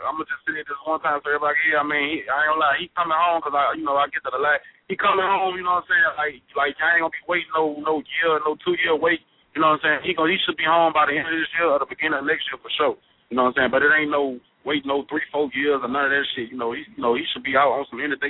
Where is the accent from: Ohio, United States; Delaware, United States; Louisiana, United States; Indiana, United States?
Louisiana, United States; Baton Rouge; I'm from Baton Rouge.